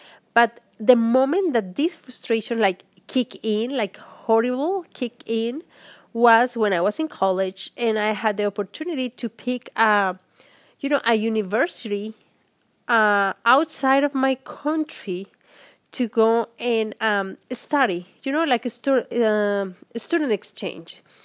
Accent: Mexico; first language Spanish; English is a second language; Okay, so I was born and raised in Mexico. Nací y crecí en México

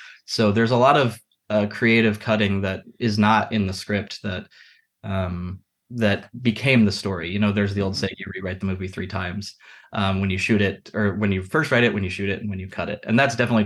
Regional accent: Dallas, Texas, United States; So I grew up in Dallas and I was the oldest of four kids.

